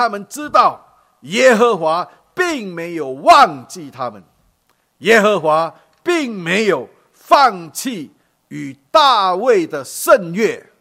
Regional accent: Singapore; 来呢，啊，来自一个小小的新加坡啊。我记得我刚来的时候，我跟一个洋人啊。分享我是从新加坡来的哈

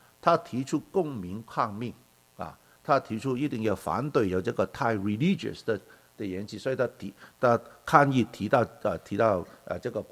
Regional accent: Guangdong, China; now in Canada; 我们广东人说，我不知道普通话有没有“苏打赢药”

